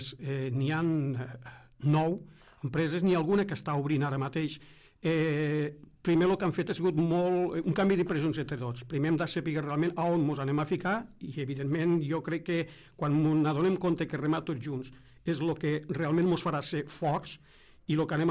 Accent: Catalonia, Spain; som l'únic poble que al seu nom original portem gravada la seva pròpia identitat, la mar

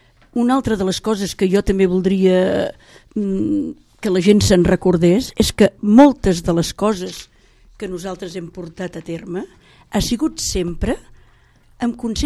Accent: Palamós, Catalonia, Spain; born there; also born or lived in La Cala; no sóc calera de naixement, vaig néixer a Palamós, les meves arrels són caleres, els meus pares eren caleros, tota la meva família

